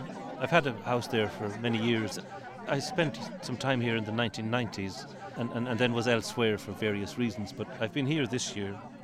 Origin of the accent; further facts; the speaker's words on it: Ireland; also born or lived in Cardiff, United Kingdom; Yeah, I was born in Cardiff, but I grew up in Ireland. I went to school in Ireland.